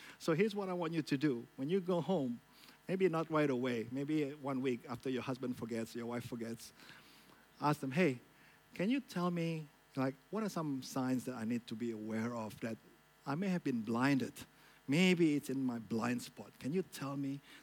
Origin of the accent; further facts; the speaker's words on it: Jakarta, Indonesia; I come from Jakarta. It's a big city.